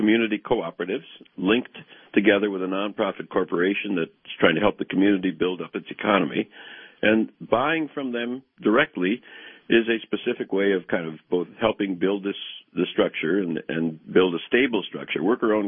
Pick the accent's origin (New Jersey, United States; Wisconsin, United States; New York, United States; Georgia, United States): Wisconsin, United States; I'm from Wisconsin